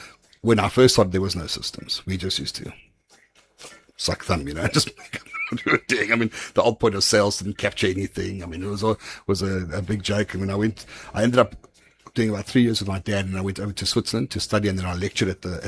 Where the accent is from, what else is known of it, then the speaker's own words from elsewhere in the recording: Shangweni, Eswatini; Okay, so I grew up in Shangweni. So literally right next door to the Shangweni Farmers Market is where I lived.